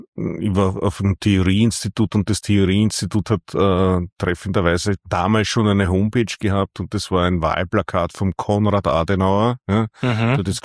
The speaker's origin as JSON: {"language": "German", "town": "Stockerau", "region": "Lower Austria", "country": "Austria", "tie": "born or raised there", "said": "Aufgewachsen bin ich ungefähr 200 Meter von da, wo ich heute wohne, also im Elternhaus in Stockerau. Ist eine kleine Ortschaft, ich sag so 18.000 Einwohner in der Größenordnung, in der Nähe von Wien, halbe Stunde von Wien entfernt."}